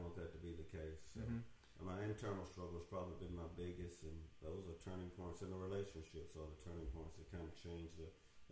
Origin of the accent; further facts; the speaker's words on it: the South, United States; growing up in the South